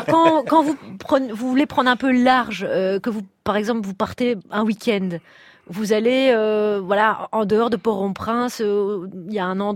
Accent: Belgium; Je ne me sens pas concerné, je suis belge, c'est la monarchie.

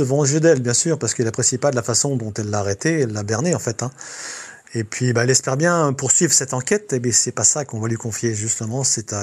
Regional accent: Centre-Val de Loire, France; born there; Je suis né dans l'Eure-et-Loir. Mais toute ma famille, du côté maternel, est bretonne, du côté de Saint-Brieuc, Langueuil, Fignac. Donc, j'ai des profondes racines dans les Côtes d'Armor.

